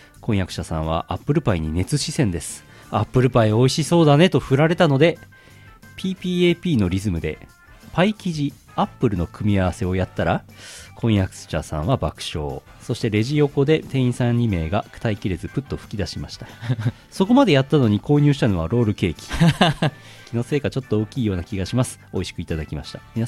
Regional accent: Yamagata, Japan; 故郷の山形、来年は頑張ってくれないかな。

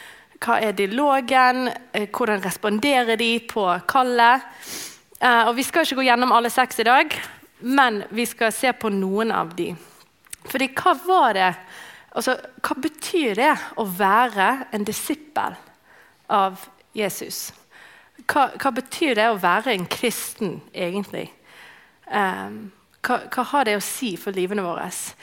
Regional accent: Canada; Norwegian is a second language; moved away as an adult; now in Norway; det er ikke et norsk navn, og jeg er fra Canada. Og så flyttet jeg her for 7 år siden, når jeg giftet meg med Fredrik.

